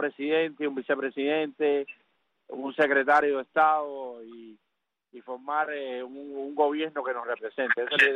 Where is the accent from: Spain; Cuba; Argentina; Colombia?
Cuba; now in Indiana, United States; de Indiana. Dios me bendiga al colectivo y a mi pueblo cubano, todo mi pueblo.